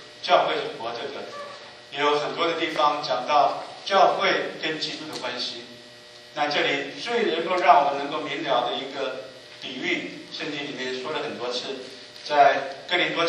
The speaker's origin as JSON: {"language": "Chinese", "country": "Taiwan", "lives_now": "United States", "said": "以前我们在台湾的时候人多，"}